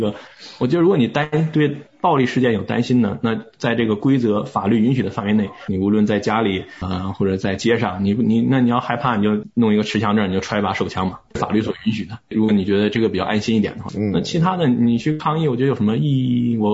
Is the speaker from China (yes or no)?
no; United Kingdom; 我觉得因为我从小在英国嘛，